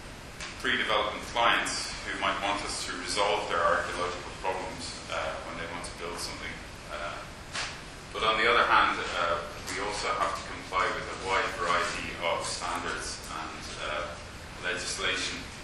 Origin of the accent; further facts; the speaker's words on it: Ireland; I'm from Ireland, obviously.